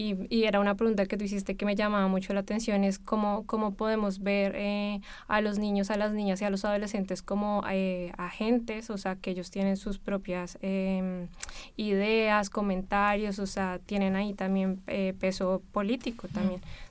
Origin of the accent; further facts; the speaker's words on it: Colombia; now in Barcelona, Spain; Bueno, yo soy migrante también colombiana. Llevo casi 10 años viviendo aquí en Barcelona.